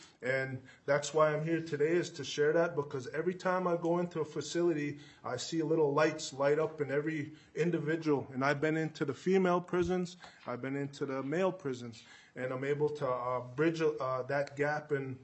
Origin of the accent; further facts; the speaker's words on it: Red Lake, Minnesota, United States; now in Minneapolis, United States; I'm from Red Lake. I live in South Minneapolis.